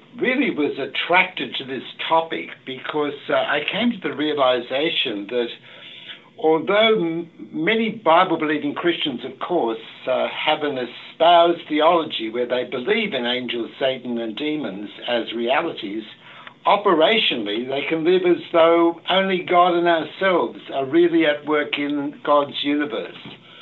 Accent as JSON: {"language": "English", "country": "Australia", "said": "I'm actually from the very, very deep south. I'm Australian."}